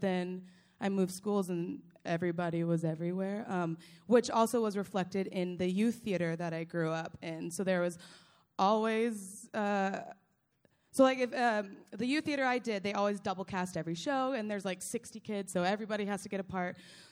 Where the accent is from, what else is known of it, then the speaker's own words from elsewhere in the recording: Fairfield, California, United States; So I'm from California, NorCal, and I'm from a very small town named Fairfield. It's directly between Sacramento and San Francisco.